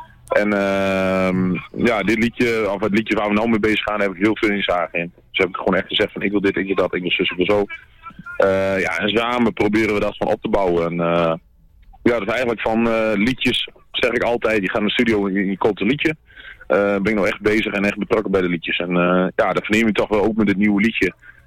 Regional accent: Assen, Drenthe, Netherlands; now in Leek, Netherlands; ik kom uit Assen. Tegenwoordig woonachtig in Leek

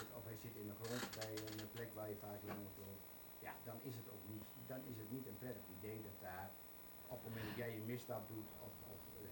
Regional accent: Assen, Drenthe, Netherlands; Ik kom uit Assen.

